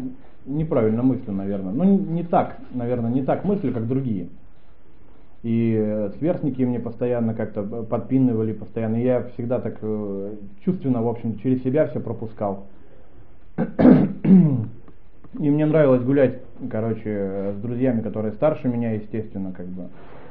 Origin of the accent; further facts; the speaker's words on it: Novgorod Oblast, Russia; also born or lived in Kyrgyzstan; Я родился, короче, в Киргизии когда-то давным-давно.